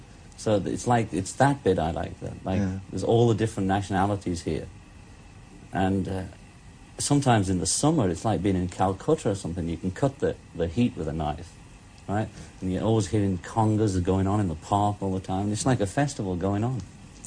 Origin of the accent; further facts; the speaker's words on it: Liverpool, North West England, United Kingdom; we're from Liverpool, and we're a tough bit.